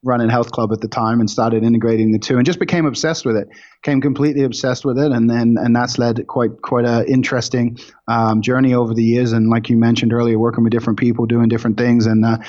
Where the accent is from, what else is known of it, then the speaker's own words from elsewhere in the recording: Southampton, South East England, United Kingdom; Yeah, I grew up in Southampton, England. It's right on the coast, opposite France.